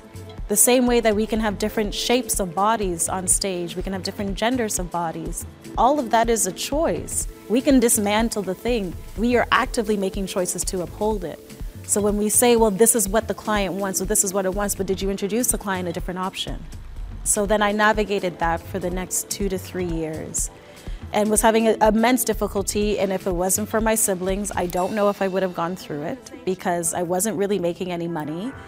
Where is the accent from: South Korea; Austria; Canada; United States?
Canada; Hamilton, Ontario; Growing up in Hamilton, I often like to tell people that I was dancing from when I was in my mother's womb.